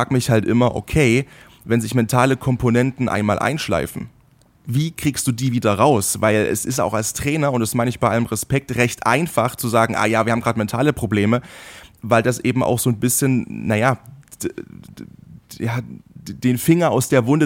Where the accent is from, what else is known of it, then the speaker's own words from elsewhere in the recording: Magdeburg, Saxony-Anhalt, Germany; als Magdeburger oder aus Magdeburger Sicht